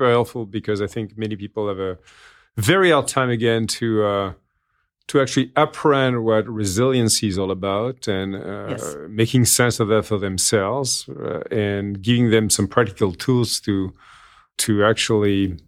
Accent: France; now in United States; when I've talked about positive leadership in my home country, France, I would say actually in Europe more generally

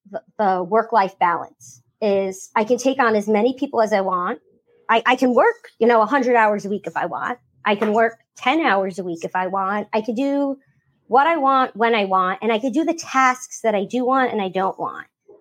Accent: New York, United States; also born or lived in New Jersey; I'm from the New York, New Jersey area. You know, I got a mouth on me.

